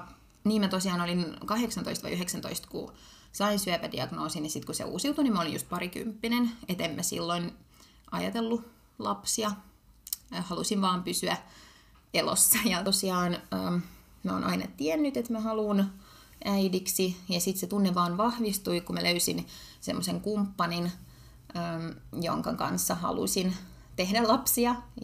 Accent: Ukraine; kun mä oon Ukrainasta kotoisin, niin siellä on tapana tehdä aika nopeasti lapsia

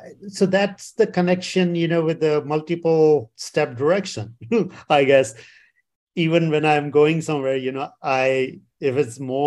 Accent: India; growing up in India and other places, there are no addresses like that.

